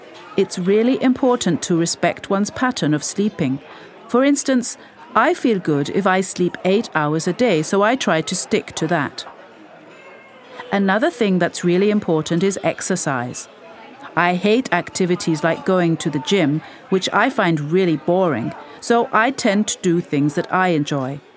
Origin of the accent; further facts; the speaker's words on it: India; And then, I'm Indian, so we do tend to follow Ayurvedic medicine at home.